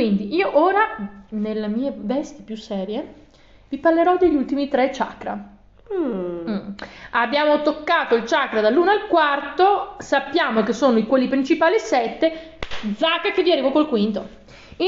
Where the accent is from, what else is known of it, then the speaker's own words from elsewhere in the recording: Vicenza, Veneto, Italy; Tesoro, da buona vicentina